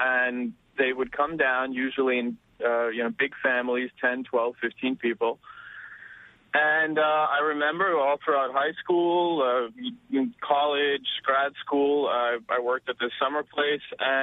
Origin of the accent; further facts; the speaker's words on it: New Jersey, United States; also born or lived in New York; I was born in New York, but I grew up at the Jersey Shore.